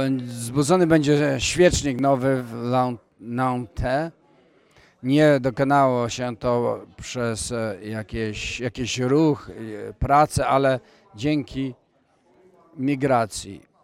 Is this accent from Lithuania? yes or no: no; Spain; Oni są braćmi z Francji, a ja jestem z Hiszpanii. Ja mieszkam w Hiszpanii.